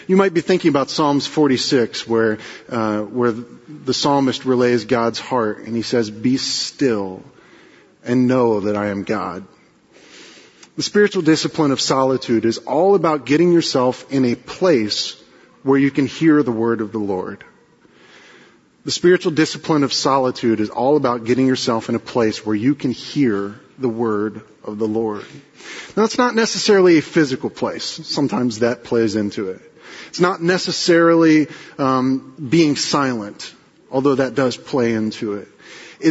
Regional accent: West Virginia, United States; I grew up in West Virginia, and this one Sunday, this neighboring town, the church, the minister was gone

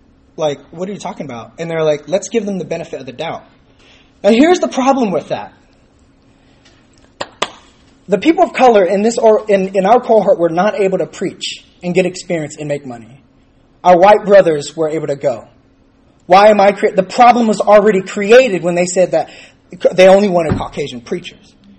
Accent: California, United States; No. I'm from California. I was like, "No, I'm from California."

